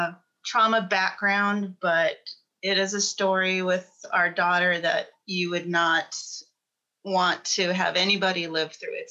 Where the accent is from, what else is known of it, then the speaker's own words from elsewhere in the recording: California, United States; And I'm originally from California, so a lot of earthquakes.